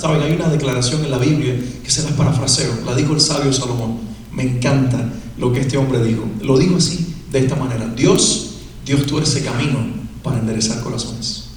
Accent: Cuba; yo soy cubano de origen, para los que no lo saben

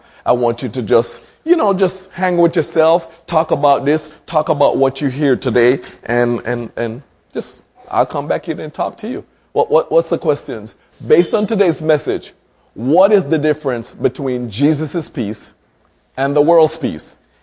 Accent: Jamaica; Now I no longer see myself as a Jamaican. I no longer see myself as a black man.

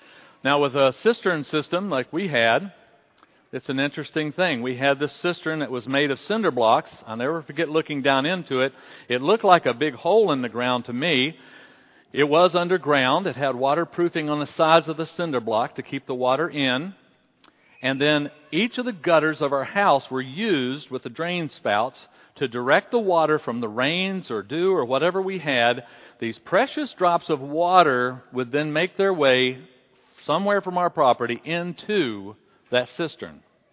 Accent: West Virginia, United States; I'm just going to share what happened with me growing up with our family in West Virginia. We lived out in the country

